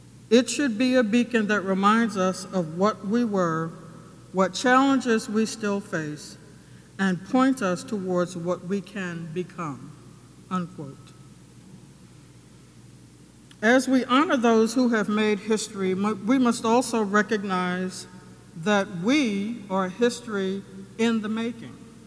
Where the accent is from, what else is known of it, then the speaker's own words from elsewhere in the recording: New York, United States; I was raised in New York. I could sit where I wanted